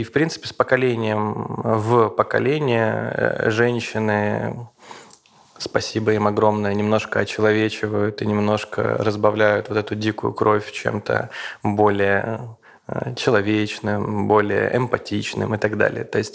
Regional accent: Apatity, Murmansk Oblast, Russia; born there; Я действительно из России. Я действительно родился в Мурманской области, в маленьком городе под названием Апатиты. Это маленький город, в котором 40 тысяч жителей.

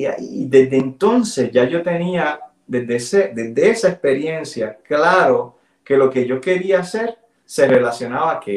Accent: Vega Baja, Puerto Rico; en mi pueblo donde yo crecí, que es Vega Baja, en el norte de Puerto Rico

